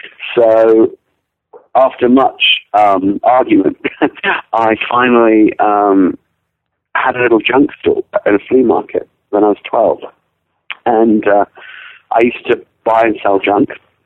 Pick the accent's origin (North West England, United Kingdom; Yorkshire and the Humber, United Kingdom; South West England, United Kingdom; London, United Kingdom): London, United Kingdom; born there; also born or lived in Africa; But I was born in London, and we would shuffle back and forth a little bit between Africa and England.